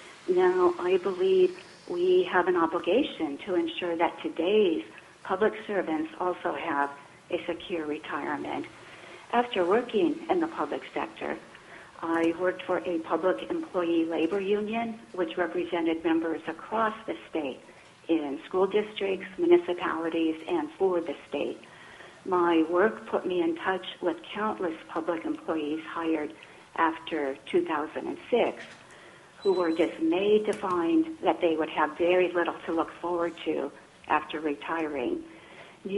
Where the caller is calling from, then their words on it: Juneau, Alaska, United States; I'm calling from Juneau, Alaska.